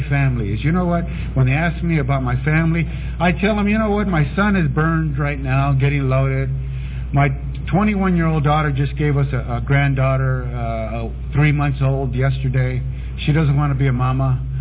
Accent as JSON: {"language": "English", "town": "Los Angeles", "region": "California", "country": "United States", "tie": "born or raised there", "said": "You know, I grew up in, I grew up in East L.A., Boyle Heights, they call it, the west side of East L.A."}